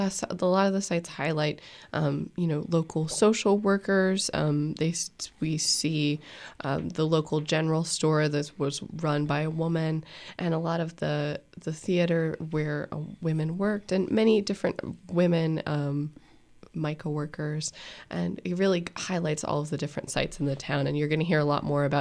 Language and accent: English; Franklin, United States; I'm from Franklin, and I learned a lot that I did not know, that it is all just right in downtown Franklin.